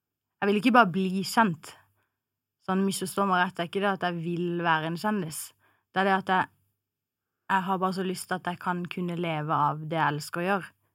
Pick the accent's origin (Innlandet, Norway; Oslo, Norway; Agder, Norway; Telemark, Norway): Agder, Norway; Tenk, jeg er sørlending og spiser ikke reger.